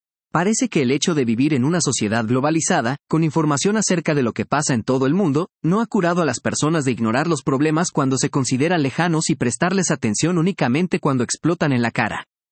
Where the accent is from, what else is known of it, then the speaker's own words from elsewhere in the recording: Peru; Y aquí es cuando pienso en mi país. Una solución de cajón peruano. El Perú ha seguido la misma dinámica